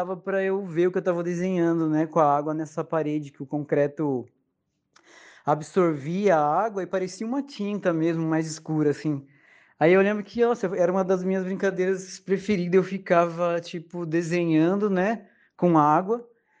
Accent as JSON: {"language": "Portuguese", "town": "Piraju", "region": "São Paulo", "country": "Brazil", "tie": "born or raised there", "said": "eu sou natural de Piraju, né? Nascido e criado até os 20 anos em Piraju."}